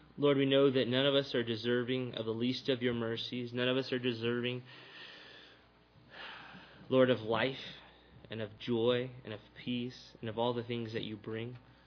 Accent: Texas, United States; Where I grew up in South Texas, there was constantly foundation problems.

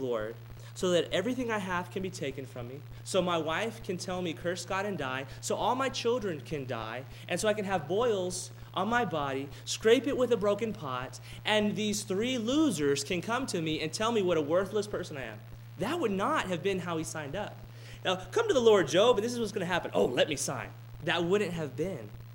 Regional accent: Robstown, Texas, United States; I wanted to go back to my hometown. And my wife lovingly said, well, you can go to Robstown, but I won't be coming with you.

